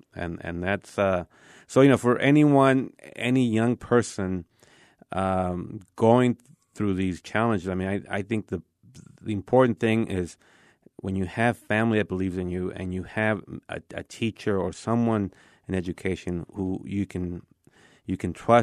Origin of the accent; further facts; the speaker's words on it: Mexico; moved away; I mean, I'm the oldest of nine. We came from Mexico with the hope.